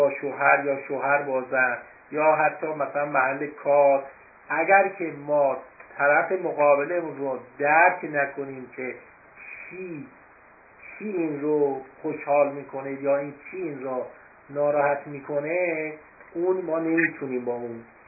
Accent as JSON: {"language": "Persian", "country": "Iran", "said": "مثلا ما که ایرانی هستیم"}